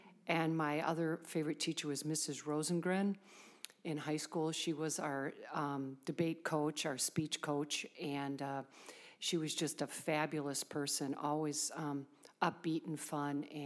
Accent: Minnesota, United States; I grew up in Western Carver County. I went to school at Norwood Young America Independent School District 108.

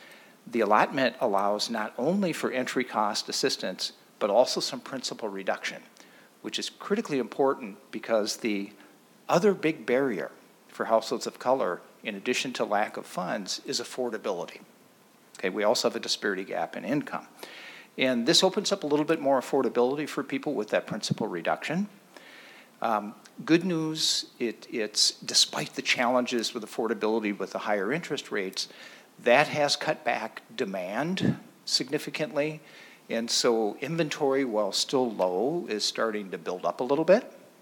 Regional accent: Minneapolis, Minnesota, United States; I live in Richfield, and I come from South Minneapolis.

